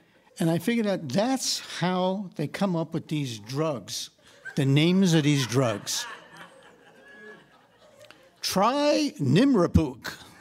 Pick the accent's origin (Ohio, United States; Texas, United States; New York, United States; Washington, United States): New York, United States; when we were growing up in our little group of kids growing up in New York